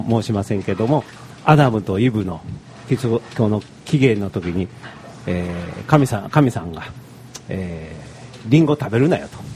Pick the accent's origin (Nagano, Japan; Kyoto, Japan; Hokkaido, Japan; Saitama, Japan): Kyoto, Japan; also born or lived in Tokyo; 僕も京都生まれ京都育ちで、はい、まあ、一時ちょっと東京にいたこともあるんですけども、